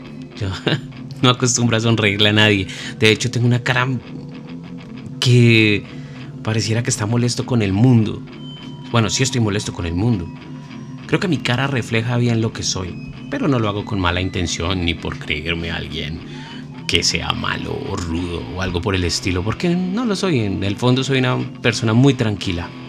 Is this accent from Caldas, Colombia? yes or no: no; Bogotá, Colombia; yo crecí en Bosa, Brasil. Un sector duro, un sector difícil, un sector complicado para la movilidad, complicado para la convivencia, complicado para las relaciones personales, complicado para todo.